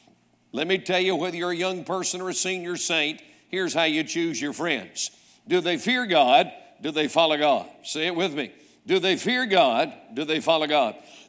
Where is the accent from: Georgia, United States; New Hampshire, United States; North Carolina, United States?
North Carolina, United States; born there; I was born in North Carolina.